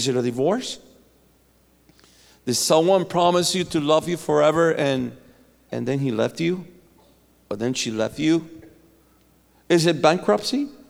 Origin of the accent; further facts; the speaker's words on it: Cuba; I come from Cuba.